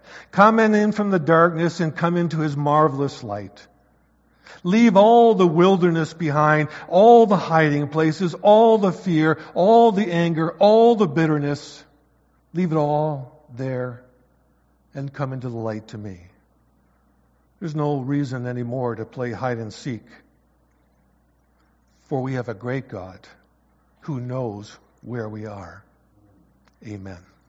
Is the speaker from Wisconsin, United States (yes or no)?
yes; Wisconsin, United States; I grew up in the States, I grew up in Wisconsin